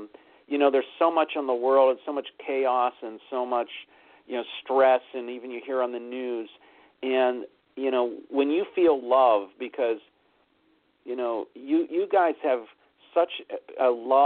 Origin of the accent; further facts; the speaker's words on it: Pittsburgh, Pennsylvania, United States; I grew up in Pittsburgh, and they would come around New Year's Eve time, Christmas, New Year's Eve time every year.